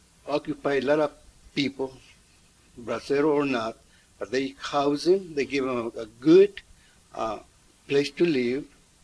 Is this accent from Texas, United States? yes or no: no; Bakersfield, California, United States; like I said before, and I was born in Bakersfield, California.